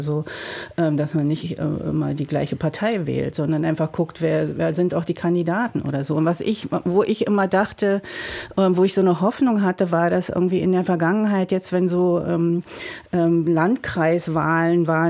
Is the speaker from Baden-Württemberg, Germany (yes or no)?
no; Saxony-Anhalt, Germany; born there; Obwohl, als ich geboren wurde, gab es Sachsen-Anhalt gar nicht.